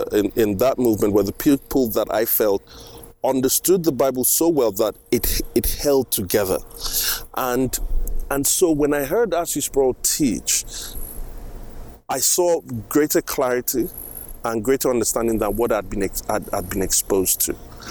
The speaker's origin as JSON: {"language": "English", "region": "Lagos", "country": "Nigeria", "tie": "born there", "said": "I was born in Lagos. I was second of two children."}